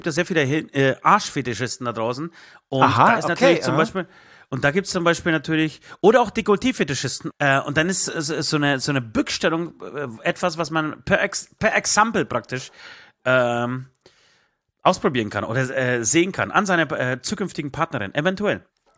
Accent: Katowice, Silesian Voivodeship, Poland; meine Familie oder ich komme aus Katowice, grob Tichau, Katowice, Oberschlesien.

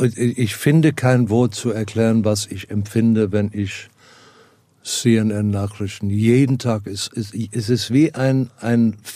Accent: South Africa; Ich komme aus Südafrika und ehrlich gesagt, ich habe immer damals gesagt, lass uns hier gemischte Sport spielen.

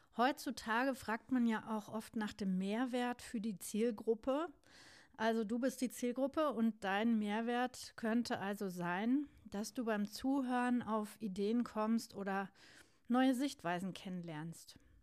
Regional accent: Bochum, North Rhine-Westphalia, Germany; wie ihr vielleicht hört, bin ich im Ruhrgebiet aufgewachsen, und zwar in Bochum.

